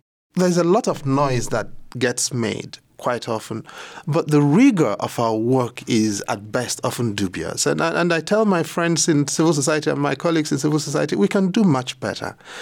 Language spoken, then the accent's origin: English; Nigeria; Because if I don't do it as a Nigerian, foreigners are going to do it